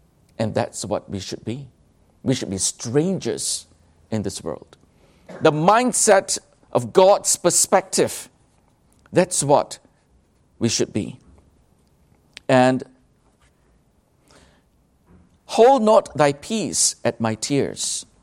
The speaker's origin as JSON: {"language": "English", "country": "Malaysia", "said": "Well, I was from Malaysia. Some of you were not from Singapore."}